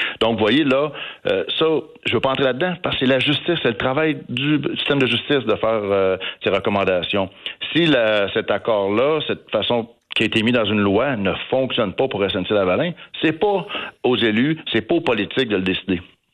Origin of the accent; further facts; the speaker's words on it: Quebec, Canada; En tant que citoyen, en tant que Québécois, là, je suis pleinement d'accord sur cet aspect-là.